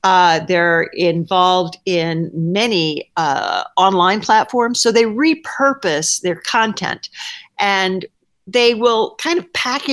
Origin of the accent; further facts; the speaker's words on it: Oklahoma, United States; particularly Texas, Louisiana, and Oklahoma, which is my home state.